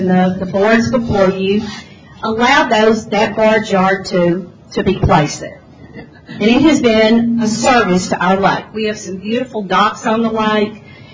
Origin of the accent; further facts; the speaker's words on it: United States; I grew up on Caddo Slough, and I remember a family that had children that we played with regularly got on hard times and didn't pay their lease.